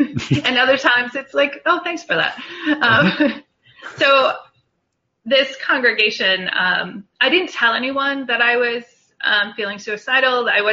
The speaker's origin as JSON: {"language": "English", "region": "Massachusetts", "country": "United States", "tie": "born or raised there", "said": "Yes, I grew up on Cape Cod. For those of you who are far away and don't realize that that's a beautiful place to be from."}